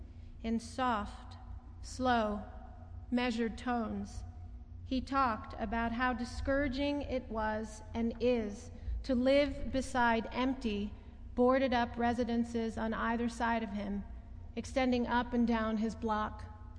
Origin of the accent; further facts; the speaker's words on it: Timonium, Maryland, United States; I grew up in Timonium on a tree-lined street of split-level houses and manicured lawns, and now I work in Homeland.